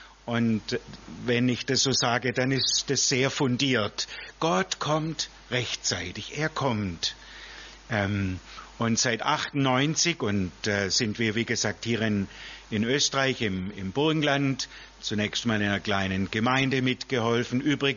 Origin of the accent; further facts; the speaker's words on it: Swabia, Germany; Meine Frau Margret und ich, wir kommen beide ursprünglich aus Süddeutschland, aus Schwabenland.